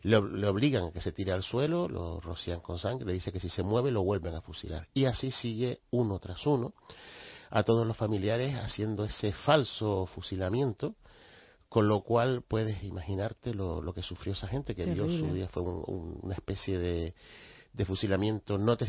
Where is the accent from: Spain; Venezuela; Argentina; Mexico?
Spain; Las Palmas de Gran Canaria, Canary Islands; yo vivo aquí en el barrio de la Isleta, Las Palmas de Gran Canaria, y siempre jugué de pequeño en la Plaza de España.